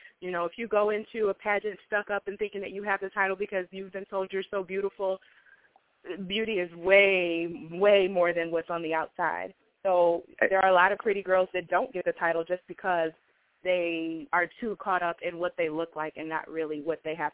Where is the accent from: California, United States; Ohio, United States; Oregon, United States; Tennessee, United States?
Ohio, United States; Cleveland; Yes, I'm born and raised in Cleveland, Ohio.